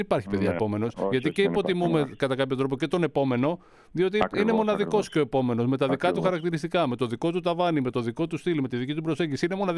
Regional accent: Rethymno, Crete, Greece; Ρέθυμνο είναι η πατρίδα μου.

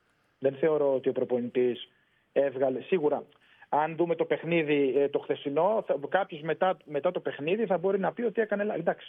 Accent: Kalamata, Peloponnese, Greece; Καλαμάτα είναι η πόλη μου. Αγαπημένη Καλαμάτα.

